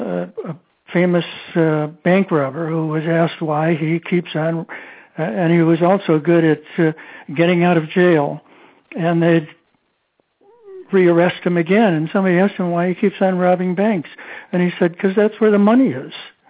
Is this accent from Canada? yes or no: no; Fulton, Maryland, United States; from Fulton, Maryland, and I'm not a lawyer.